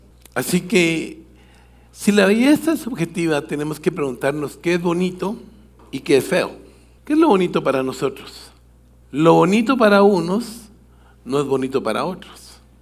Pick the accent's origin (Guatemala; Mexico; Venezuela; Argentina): Guatemala; Y yo, como buen guatemalteco, me acerqué